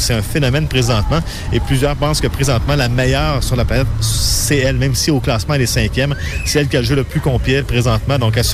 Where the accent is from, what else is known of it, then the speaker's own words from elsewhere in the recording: Canada; Lorsqu'on affronte une équipe française en tant que Canadien, c'est généralement assez compliqué